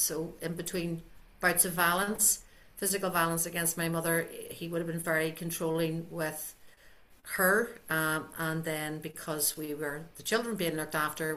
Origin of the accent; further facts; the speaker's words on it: Belfast, Northern Ireland, United Kingdom; I am from Northern Ireland, in the capital city of Northern Ireland, which is Belfast, where I was born and grew up, and still am in the same place. In fact, I live and work within a 5 mile radius of where I grew up.